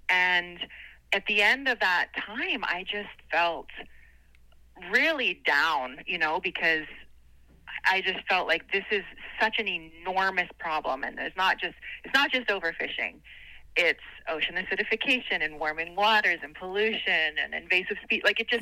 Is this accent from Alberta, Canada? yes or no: no; Vancouver, British Columbia, Canada; And I grew up by the ocean my whole life. I was born and raised in Vancouver and was always drawn to the sea.